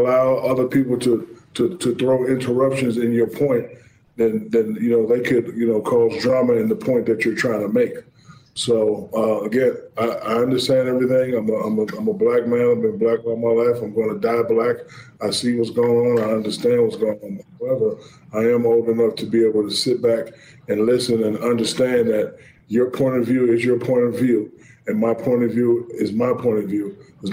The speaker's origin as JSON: {"language": "English", "town": "Newark", "region": "New Jersey", "country": "United States", "tie": "born or raised there", "said": "And my good friend, who's from my hometown, Newark, New Jersey, Malcolm Jenkins, was the first one to say, brother, I accept your apology."}